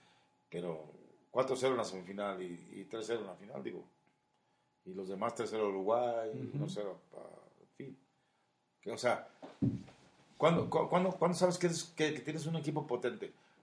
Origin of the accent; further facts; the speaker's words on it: Mexico; Que somos mexicanos, que no podíamos.